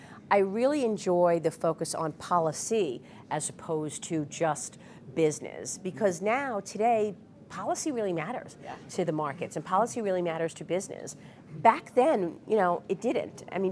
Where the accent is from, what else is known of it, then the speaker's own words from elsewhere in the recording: Brooklyn, New York, United States; I was born and raised in Brooklyn, and I think I did learn a certain street savvy.